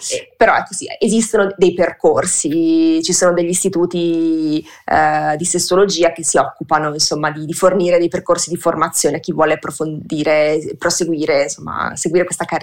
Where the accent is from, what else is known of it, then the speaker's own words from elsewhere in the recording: Veneto, Italy; Io sono, sono metà veneta, metà salentina, però sono cresciuta in Veneto, in un paesino di campagna, e quindi insomma poi sono andata a Bologna a studiare